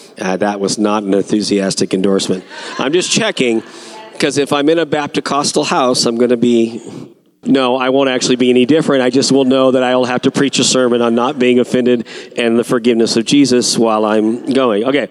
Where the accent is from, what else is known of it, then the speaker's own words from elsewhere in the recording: California, United States; I am from Southern California. I was raised with the hippies.